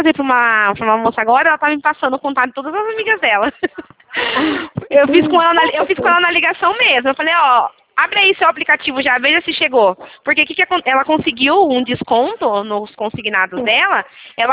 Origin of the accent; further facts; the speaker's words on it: São Paulo, Brazil; Não, eu não sou de Brasília, eu sou do estado de São Paulo.